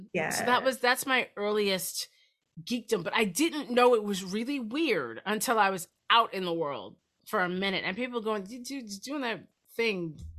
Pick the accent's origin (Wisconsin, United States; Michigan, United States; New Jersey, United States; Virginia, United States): New Jersey, United States; I grew up in Jersey, but it wasn't like we were near a comic book shop.